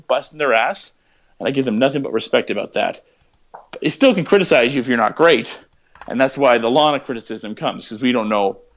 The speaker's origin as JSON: {"language": "English", "country": "Canada", "said": "That's not our place. We're Canadian."}